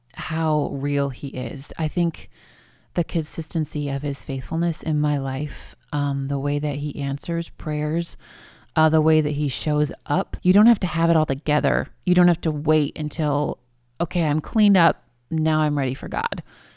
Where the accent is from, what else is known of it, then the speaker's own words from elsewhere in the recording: Ohio, United States; Cause he's from Pennsylvania. I'm from Ohio.